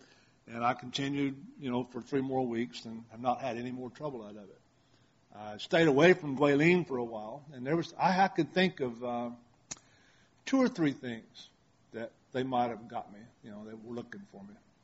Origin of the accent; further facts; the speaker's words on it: Mississippi, United States; accent: Southern; also born or lived in Alabama; now in Colorado, United States; even though I'm from Colorado, I was born in the South, spent the first 32 years in Mississippi and Alabama.